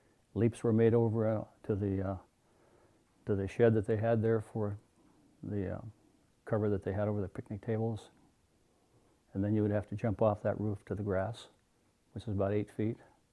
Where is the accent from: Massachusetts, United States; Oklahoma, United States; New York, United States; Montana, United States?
Montana, United States; Missoula; born there; I was born in Missoula and on a cold winter day, 1935.